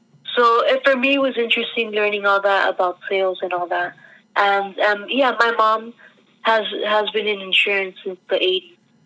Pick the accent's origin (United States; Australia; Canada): United States; Miami, Florida; I find it strange now that when I tell somebody I was born and raised in Miami, they're like, oh, wow.